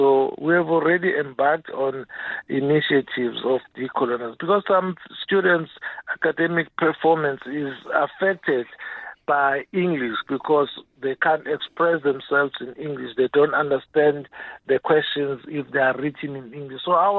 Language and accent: English; Ngwavuma, KwaZulu-Natal, South Africa; I come from Ngwavuma district myself, and I've developed three dialects because of the language contact between the neighboring countries.